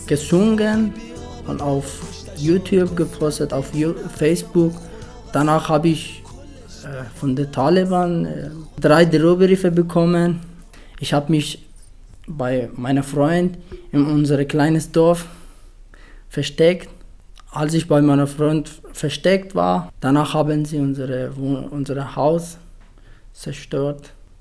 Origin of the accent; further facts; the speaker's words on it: Afghanistan; now in Schrobenhausen, Germany; bin 19 Jahre alt. Ich komme aus Afghanistan und wohne seit Juli 2015 in Schrobenhausen.